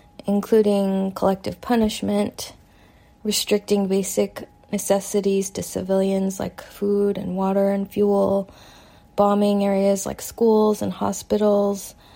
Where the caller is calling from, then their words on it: Japan; I'm calling from Japan.